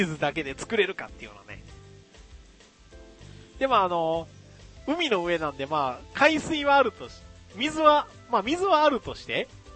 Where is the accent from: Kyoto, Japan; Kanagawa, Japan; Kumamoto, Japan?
Kanagawa, Japan; Yokohama; 私は関東の横浜で育ったので